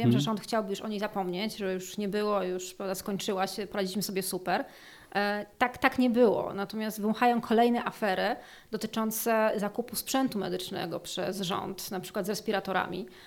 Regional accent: Silesian Voivodeship, Poland; słysząc, że jestem ze Śląska

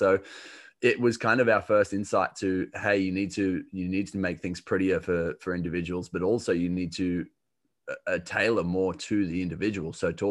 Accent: Australia; accent: Australian; So I'm an Australian, if you can't tell from the accent

